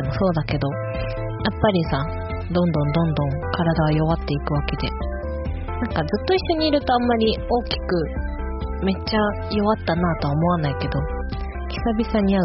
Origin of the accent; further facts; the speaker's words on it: Chiba, Japan; born there; 私が出身がね千葉ではあるんですけど、本当に生まれただけって感じだから